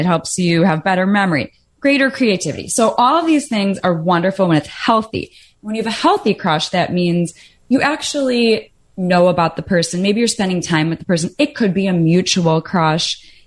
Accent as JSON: {"language": "English", "town": "Chicago", "region": "Illinois", "country": "United States", "lives_now": "Los Angeles, United States", "said": "Correct. I am in LA, but yes, I am from Chicago."}